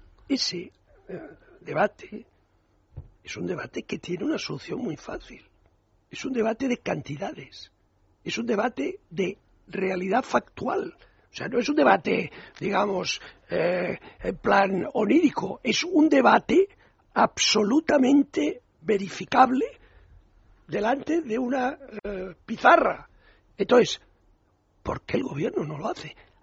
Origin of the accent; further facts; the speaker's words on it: Catalonia, Spain; yo soy catalán y español, pero vamos, y tan a gusto, y europeo, por supuesto.